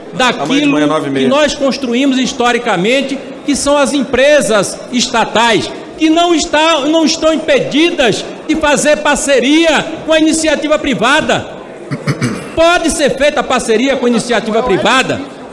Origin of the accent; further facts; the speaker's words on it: Bahia, Brazil; Eu sou do estado da Bahia, que tem 417 municípios.